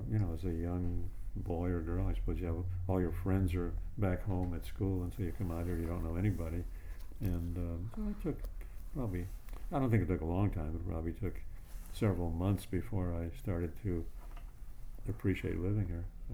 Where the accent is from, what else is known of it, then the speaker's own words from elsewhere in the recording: Chicago, Illinois, United States; born there; I was born in Chicago in September 3rd, 1924.